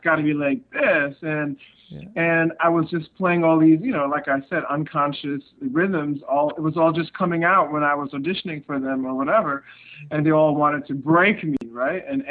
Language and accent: English; India; also born or lived in Middle East / Australia; I grew up not only in India, but like I would spend time in the Middle East, spent time growing up in like Australia, in different parts of Asia